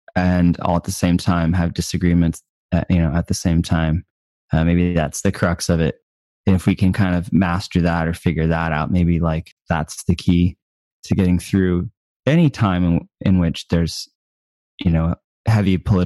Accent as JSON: {"language": "English", "country": "United States", "said": "I'm very consciously aware of that I'm from America"}